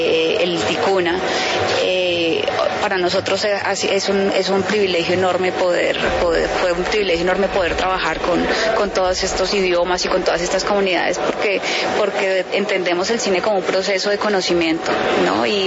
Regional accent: Colombia; para nosotros como colombianos

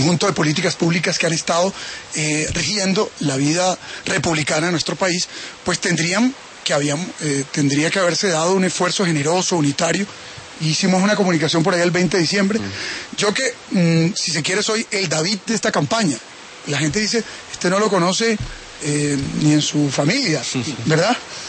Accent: Santa Marta, Magdalena, Colombia; also born or lived in Aracataca; Yo vengo de una tierra que se llama Aracataca, fui criado en Santa Marta. Pues mi madre, mi familia es una familia humilde, como la mayoría de los colombianos. Ella trabajaba en casas de familia, yo llegué a vivir en barrios de invasión

